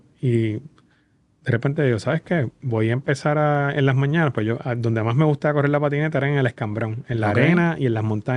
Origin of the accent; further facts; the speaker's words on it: Caguas, Puerto Rico; uno de los recuerdos más lindos de mi infancia es en Cagua